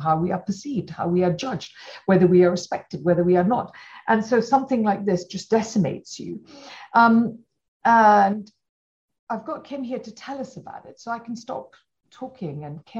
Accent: Malawi; from when I was probably five, I grew up in Malawi

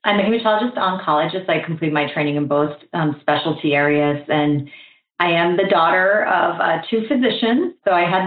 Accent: Florida, United States; I had returned to my hometown in Florida

